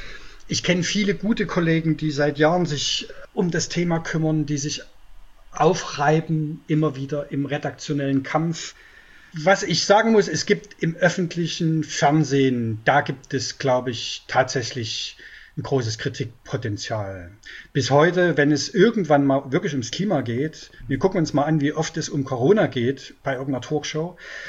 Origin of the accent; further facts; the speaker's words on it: Brandenburg, Germany; Ich bin Brandenburger, ich liebe den Wald.